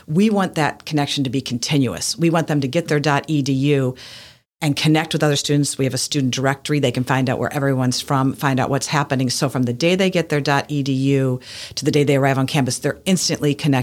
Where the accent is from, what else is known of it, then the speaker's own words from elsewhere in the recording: Chicago, Illinois, United States; I'm originally from Chicago